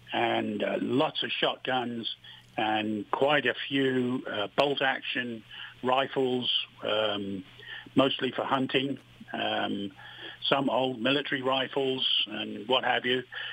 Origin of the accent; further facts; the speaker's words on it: United Kingdom; moved away; as you all know, I'm British. I've lived here over 40 years.